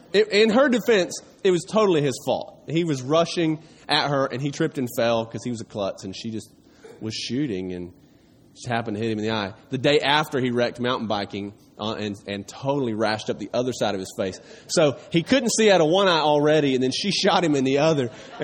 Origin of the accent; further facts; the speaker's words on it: Tennessee, United States; hey, I grew up in East Tennessee, not too far from here, in your typical church, okay?